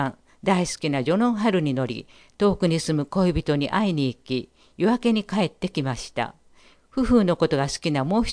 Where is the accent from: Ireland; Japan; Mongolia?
Mongolia; 今回は私の故郷であるモンゴル国で言い伝えられてきた